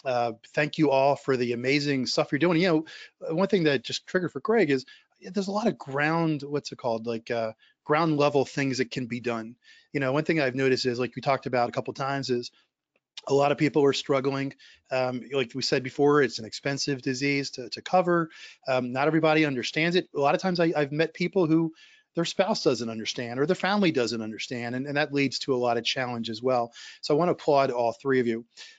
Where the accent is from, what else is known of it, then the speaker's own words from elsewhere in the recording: Philadelphia, Pennsylvania, United States; As a lot of our listeners know, I'm from Philly as well.